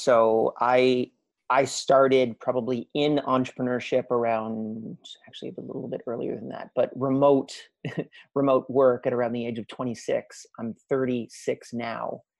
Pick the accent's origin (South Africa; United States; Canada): Canada; which was one of the best schools that I could afford as a Canadian.